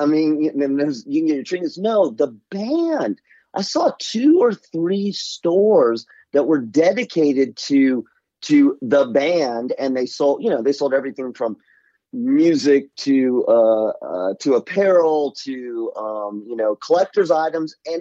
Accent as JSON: {"language": "English", "region": "Alabama", "country": "United States", "said": "And I told the guy I'm from Alabama, and we just had like this connection."}